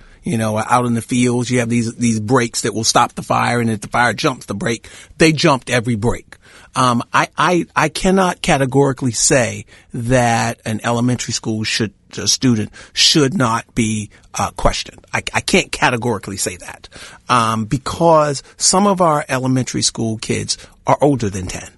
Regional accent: Maryland, United States; I think about my experiences growing up in Prince George's County when I was a young African-American man, a boy.

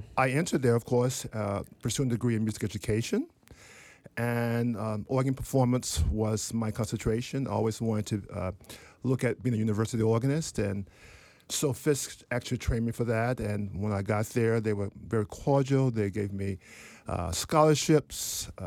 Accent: Shreveport, Louisiana, United States; Well, I was raised, of course, in Shreveport, Louisiana. My parents were older, but quite strict. We were very church-going people.

